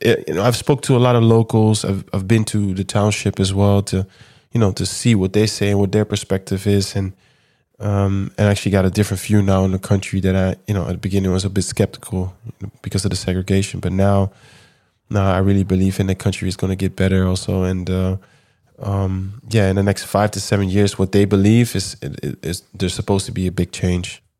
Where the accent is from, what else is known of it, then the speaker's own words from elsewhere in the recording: Amsterdam, North Holland, Netherlands; English is a second language; Born and raised. Amsterdam.